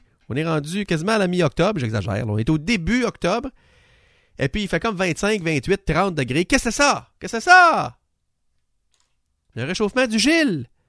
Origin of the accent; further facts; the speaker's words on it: Rivière-du-Loup, Quebec, Canada; c'est mon coin de pays, Rivière-du-Loup.